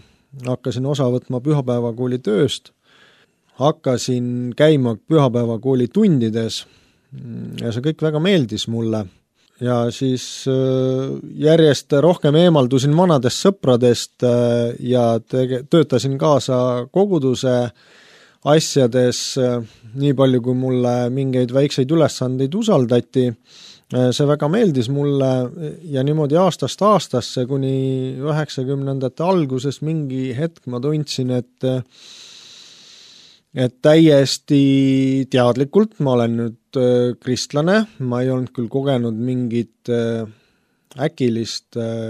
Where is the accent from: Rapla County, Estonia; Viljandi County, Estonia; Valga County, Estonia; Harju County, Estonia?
Harju County, Estonia; Tallinn; ma kasvasin Lasnamäel